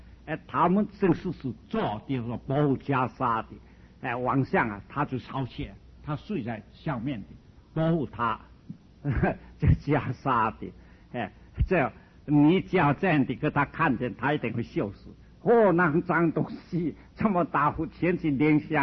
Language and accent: Chinese; China; 在我们中国人啊修不是修不起来